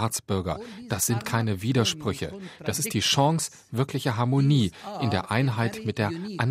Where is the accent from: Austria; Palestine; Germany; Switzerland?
Palestine; Ich bin Palästinenser, ein stolzer palästinensischer Araber, ein palästinensisch-arabischer Christ und israelischer Staatsbürger.